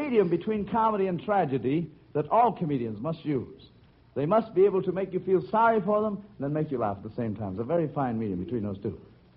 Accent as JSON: {"language": "English", "town": "Clinton", "region": "Iowa", "country": "United States", "tie": "born there", "said": "I was born in Clinton, Iowa. And I joined the circus."}